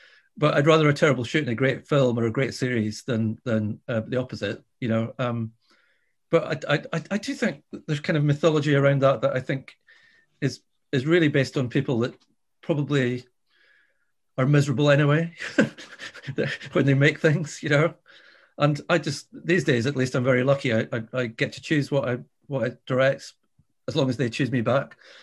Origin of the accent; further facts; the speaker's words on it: Isle of Skye, Scotland, United Kingdom; And I was born and brought up in the Isle of Skye in Scotland, in the Hebrides, which is, it's quite a big island, but people say that it's remote and everything.